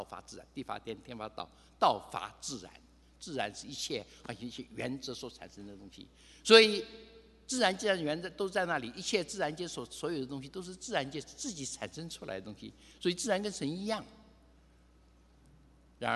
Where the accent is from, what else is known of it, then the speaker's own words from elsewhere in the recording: Wenzhou, Zhejiang, China; now in United States; 我是温州人，我第一次回温州时候大概6岁的样子吧，抗战胜利回去没有电灯。